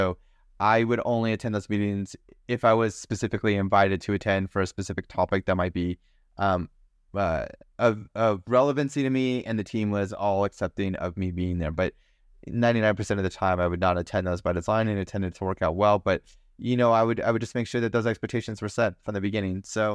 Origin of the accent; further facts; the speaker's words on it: United States; now in Germany; I'm an American, and I only hold American citizenship. I only speak English. And coming into Germany, you know, that's a different environment.